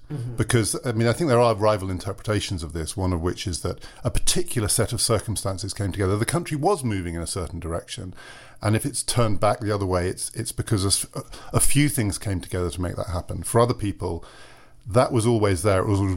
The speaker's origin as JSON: {"language": "English", "country": "United Kingdom", "said": "and again, it's as a British citizen, we feel like this is the second time."}